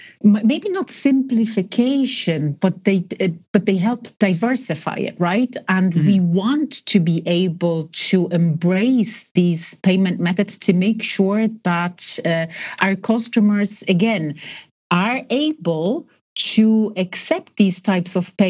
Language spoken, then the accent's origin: English; Poland; I'm originally from Poland. I visit often.